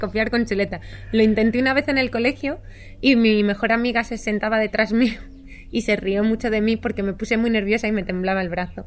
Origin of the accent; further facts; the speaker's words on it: Community of Madrid, Spain; Sin embargo, en magisterio todos somos de Madrid.